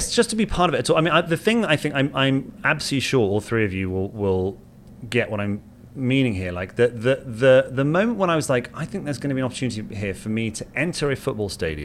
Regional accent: Bootle, North West England, United Kingdom; accent: Bootle; As you can hear from my thick Bootle accent, I'm nowhere near Liverpool.

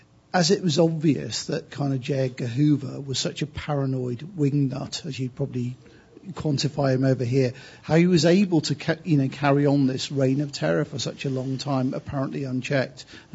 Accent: England, United Kingdom; I'm obviously English

